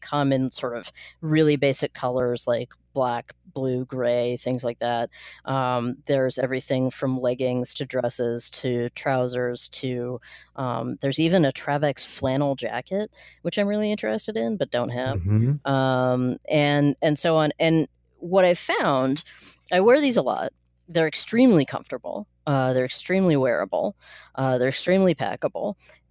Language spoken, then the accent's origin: English; Washington, United States; I grew up outside of Seattle, and everyone there wore Eddie Bauer because it was a local company and stuff.